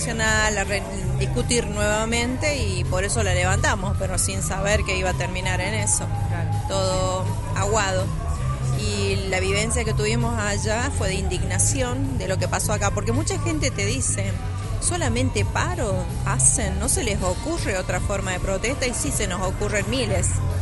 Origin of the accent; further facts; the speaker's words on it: La Rioja, Argentina; como venimos de La Rioja